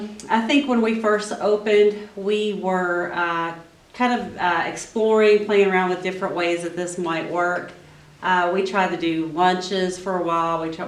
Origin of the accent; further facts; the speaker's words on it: Breckinridge County, Kentucky, United States; also born or lived in Louisville; Well, I'm from Breckenridge County. I moved away for several years. I lived in Louisville for about 15 years.